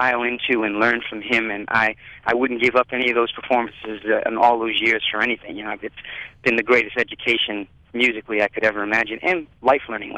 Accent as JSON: {"language": "English", "town": "Providence", "region": "Rhode Island", "country": "United States", "tie": "born or raised there", "said": "I mean, I grew up in Providence, Rhode Island, where I don't know if you're aware … you know, a really great R&B singer that's done well for himself, and I went to high school with his nephews"}